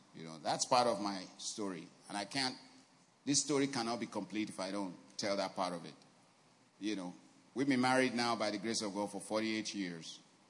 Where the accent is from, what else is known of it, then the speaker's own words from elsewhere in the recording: Yorubaland, Nigeria; I mean, we're from different parts of the country. You know, I'm from Yoruba land.